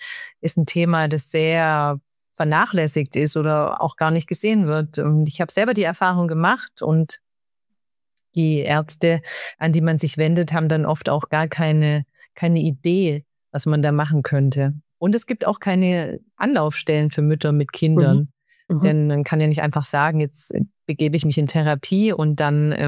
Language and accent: German; Stuttgart, Baden-Württemberg, Germany; Ich komme aus Stuttgart, bei Stuttgart.